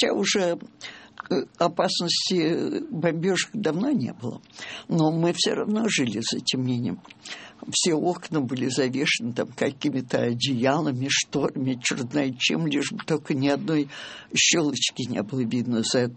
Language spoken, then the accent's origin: Russian; Yevpatoria, Crimea, Ukraine; born there; Родилась, да, в Евпатории.